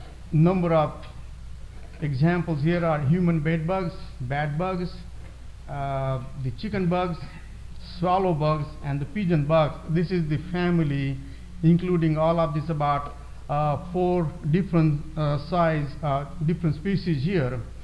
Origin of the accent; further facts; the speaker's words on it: India; I grew up in India.